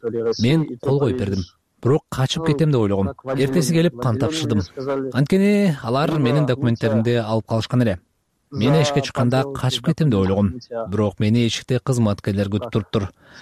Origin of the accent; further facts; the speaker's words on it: Osh, Osh Region, Kyrgyzstan; Мен өзүм Ошто төрөлүп өскөм. 3 жашымда Оштогу балдар үйүнө түшкөн экенмин.